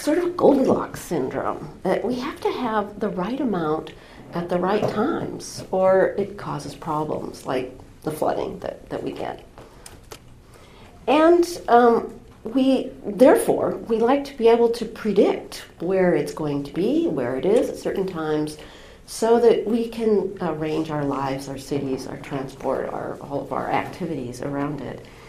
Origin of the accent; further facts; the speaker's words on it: Washington, United States; I'm a native of the Pacific Northwest. I grew up near Puget Sound. My family always boated, and so I think I have this pretty strong affinity.